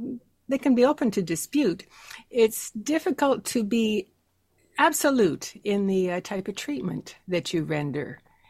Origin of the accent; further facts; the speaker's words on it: Canada; First off, as a Canadian